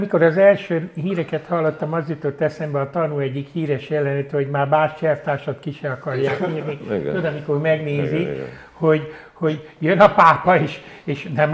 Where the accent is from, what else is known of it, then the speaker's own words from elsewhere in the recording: Hungary; engem ilyen magyarként is megaláz ez az egész